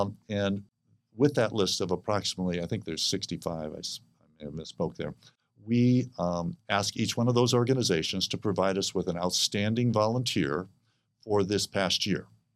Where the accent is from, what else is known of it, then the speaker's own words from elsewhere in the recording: Rancho Bernardo, California, United States; There's a joke around my hometown is Rancho Bernardo